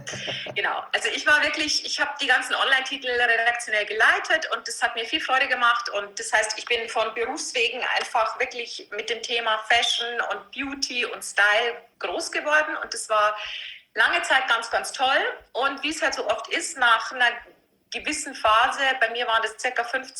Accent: Vilsbiburg, Bavaria, Germany; accent: Lower Bavarian; also born or lived in Passau / Munich; ich bin ein niederbayerisches Plänzchen, was man bestimmt an meinem rollenden R gut hören kann. Ja. Ich bin aus Vilsbuchen ursprünglich. Und habe in Passau studiert und bin dann recht schnell nach München gegangen

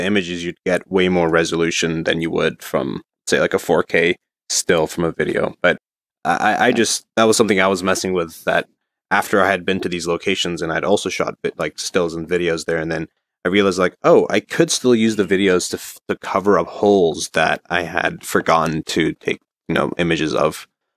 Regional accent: Beirut, Beirut Governorate, Lebanon; I mean, I grew up in Beirut

